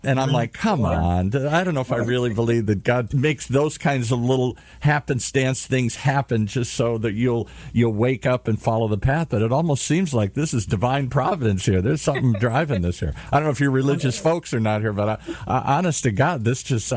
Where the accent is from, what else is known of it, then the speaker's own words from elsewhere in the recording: Michigan, United States; It's hard for me to say that because I'm from Michigan.